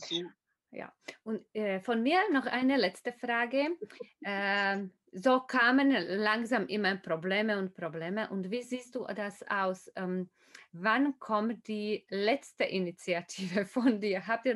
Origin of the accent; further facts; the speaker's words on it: Slovakia; now in Germany; Ich komme aus der Slowakei. Ich bin 14 Jahre hier in Deutschland. Ich habe 3 Kinder und ich beschäftige mich mit slowakischer Sprache.